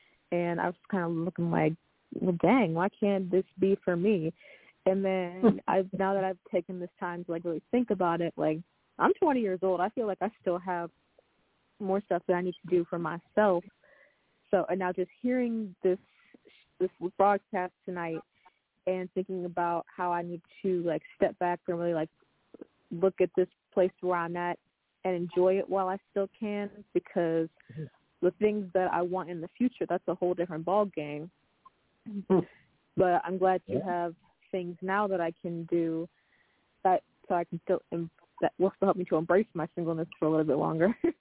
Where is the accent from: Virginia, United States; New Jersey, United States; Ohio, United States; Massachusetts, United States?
Ohio, United States; Cleveland; I'm from Cleveland.